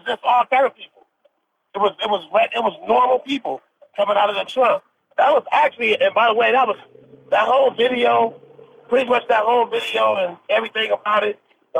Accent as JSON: {"language": "English", "town": "Los Angeles", "region": "California", "country": "United States", "tie": "born or raised there", "said": "I grew up in Los Angeles during the time when the average lifespan of a young black male was 22 years old."}